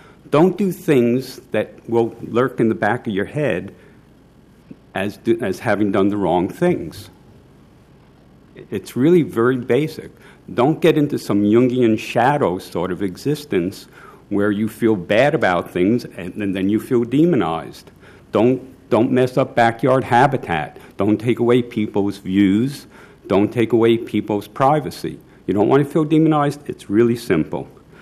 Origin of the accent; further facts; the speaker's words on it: Brooklyn, New York, United States; moved away; I came from Brooklyn.